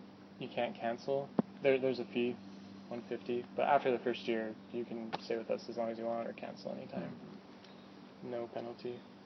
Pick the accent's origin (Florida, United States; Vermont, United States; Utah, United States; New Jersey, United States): Utah, United States; So I'm from Utah